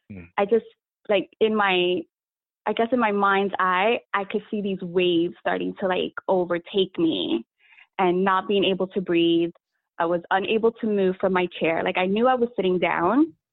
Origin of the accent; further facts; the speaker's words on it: New York tri-state area, United States; Yeah, so I grew up in New York, New Jersey area, tri-state area. I've been a commuter all my life, living in Jersey, having my career and schooling in New York.